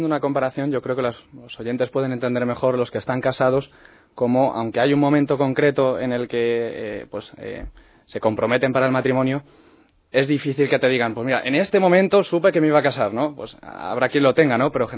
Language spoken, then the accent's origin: Spanish; Alcorcón, Community of Madrid, Spain; also born or lived in Calatayud; Pues yo tengo 23 años, mi familia es de Granada, yo nací en Calatayud y desde los 3 años pues he vivido en Alcorcón.